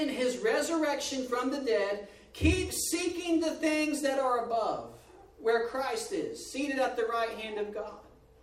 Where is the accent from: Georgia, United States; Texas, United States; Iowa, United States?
Texas, United States; I'm from Texas, I'm not really partial to the Texas teams